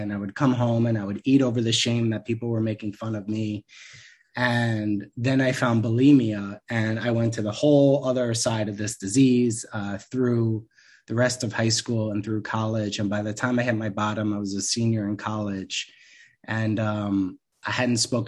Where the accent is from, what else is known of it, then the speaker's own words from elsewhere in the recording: New York, United States; I grew up in New York, in a very perfect looking town, perfect looking everything on Long Island.